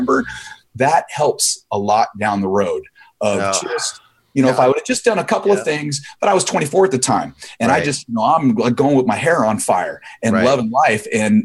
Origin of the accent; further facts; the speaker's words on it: San Diego, California, United States; I grew up in Ocean Beach in San Diego. If you've ever been here, it's just a seedy little beach town. And my grandparents came in the 40s and we never left.